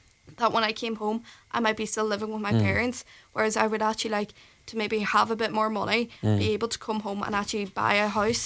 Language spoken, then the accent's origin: English; Ulster, Ireland; I will always remember where I came from. I came from Donegal. I'm proud to say I came from Donegal. But do I see a future here? I don't think so.